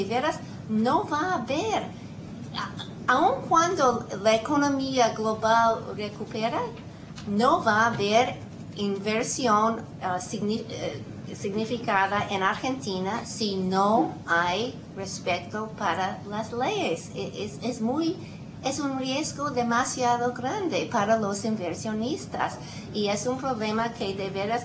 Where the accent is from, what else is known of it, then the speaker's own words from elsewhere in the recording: United States; yo como norteamericana, yo leo los periódicos